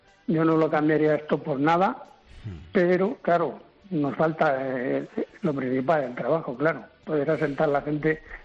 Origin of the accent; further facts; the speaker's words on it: Peralejos de las Truchas, Castilla-La Mancha, Spain; yo nací en Peralejos de las Truchas, entonces yo estoy muy orgulloso de ser de Alejos de las Truchas, me encanta mi pueblo.